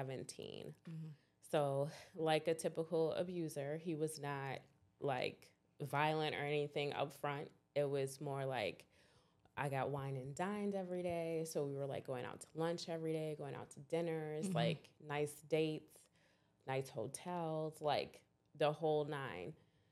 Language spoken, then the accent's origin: English; Schaumburg, Illinois, United States; I was born in Maywood, but I think that was just because that's where my mom was at the time. But otherwise, nope. Just I've always been next to Schaumburg.